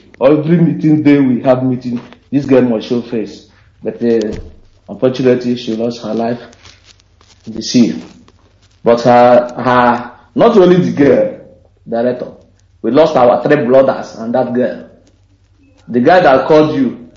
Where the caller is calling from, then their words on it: Morocco; I'm calling from Morocco.